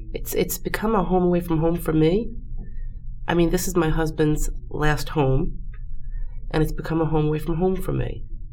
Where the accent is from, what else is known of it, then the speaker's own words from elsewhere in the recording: New York, United States; I mean, I grew up in the Westchester County area.